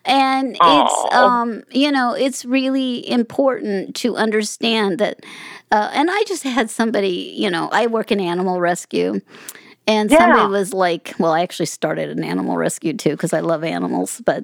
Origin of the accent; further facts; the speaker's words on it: Las Vegas, Nevada, United States; born there; I was born in Las Vegas